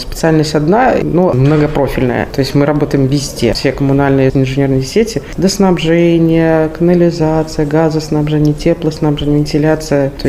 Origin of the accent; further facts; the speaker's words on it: Novopolotsk, Vitebsk Region, Belarus; старший преподаватель кафедры теплогазоводоснабжения и вентиляции. Родилась в Новополоцке, училась в Новополоцке, в нашем университете училась, и тут и осталась.